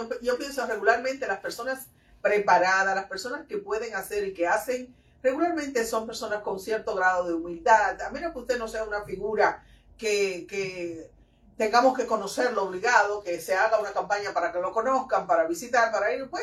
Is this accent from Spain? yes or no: no; Dominican Republic; a sí mismo y a nosotros como comunidad dominicana